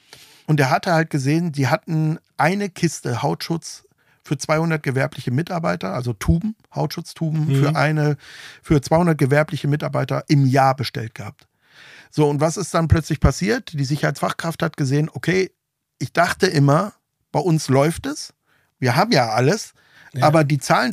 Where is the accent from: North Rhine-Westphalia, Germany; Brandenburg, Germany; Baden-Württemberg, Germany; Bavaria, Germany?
North Rhine-Westphalia, Germany; Detmold; Ich komme ja, wie gesagt, aus Ostwestfalen-Detmold, da die Ecke in der Nachbarstadt.